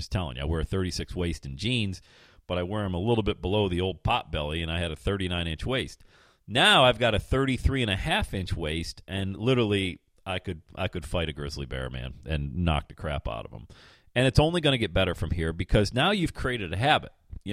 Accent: Buffalo, New York, United States; I grew up in Buffalo, man. Buffalo, Western New York, Western Pennsylvania.

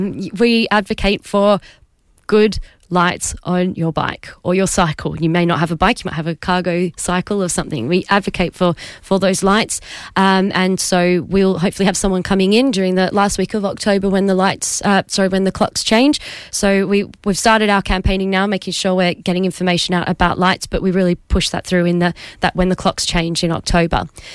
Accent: Australia; now in Cambridge, United Kingdom; I'm originally from Australia and I had to learn because it is actually different

